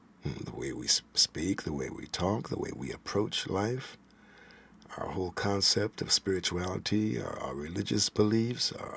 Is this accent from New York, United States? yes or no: yes; New York, United States; When I grew up in New York, and I didn't have much contact with nature.